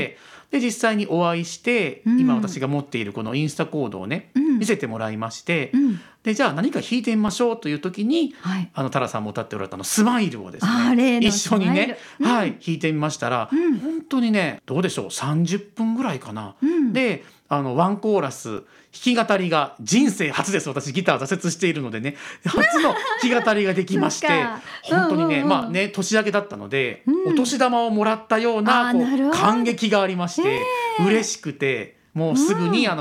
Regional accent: Kansai, Japan; でやはり私はあの関西人なので、値段も気になるところなんですけれども

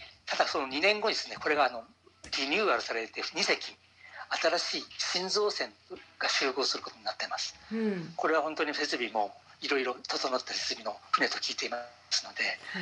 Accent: Miyazaki, Japan; あの私は出身は宮崎市なんですけど

